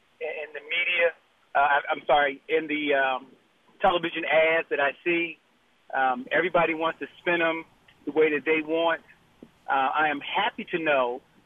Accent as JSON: {"language": "English", "town": "Philadelphia", "region": "Pennsylvania", "country": "United States", "lives_now": "San Antonio, United States", "said": "I'm a Philadelphian, but I just happen to live in San Antonio right now."}